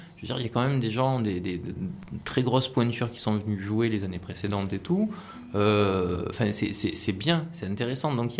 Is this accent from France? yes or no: yes; Marseille, Provence-Alpes-Côte d'Azur, France; born there; moi je suis né à Marseille, j'ai fait un petit peu un petit tour de quelques villes assez intéressantes et tout où j'ai vécu.